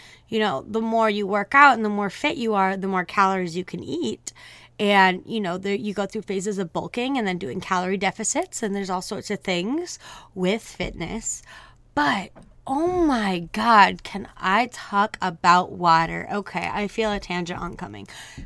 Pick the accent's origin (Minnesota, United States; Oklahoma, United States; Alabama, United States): Minnesota, United States; I'm, again, still in Minnesota at the moment. I do travel a lot, but, you know, I grew up in Minnesota, and whenever I come here, I like to make the most of the snow.